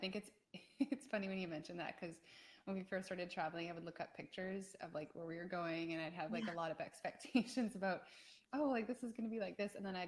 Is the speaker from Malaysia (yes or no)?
no; Canada; And being Canadian, like I like to be in areas that aren't cold typically for the winter.